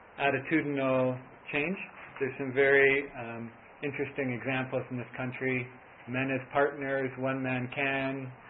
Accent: South Africa; Because even as South African parliamentarians coming from the area, it could still be perceived as being outsiders preaching.

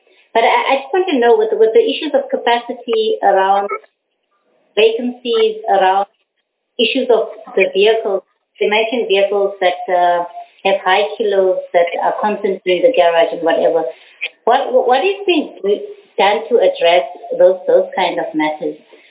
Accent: Limpopo, South Africa; I'm from the Limpopo province.

